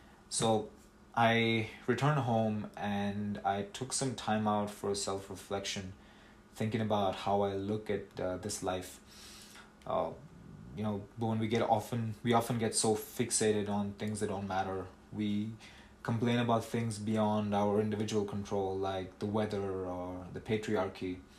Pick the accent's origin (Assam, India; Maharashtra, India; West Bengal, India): West Bengal, India; Kolkata; Now, I'm from Kolkata, and seeing a beggar wasn't uncommon in India.